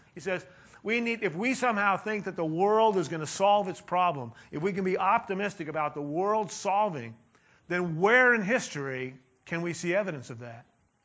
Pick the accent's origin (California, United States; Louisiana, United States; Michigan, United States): California, United States; Growing up in California, I remember in the 60s